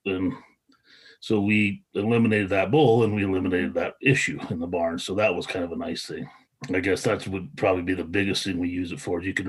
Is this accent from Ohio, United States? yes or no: no; Opheim, Montana, United States; I born and raised in Opi, Montana, which is 10 miles south of the Canadian line and 90 miles to the east from North Dakota, extreme northeast Montana.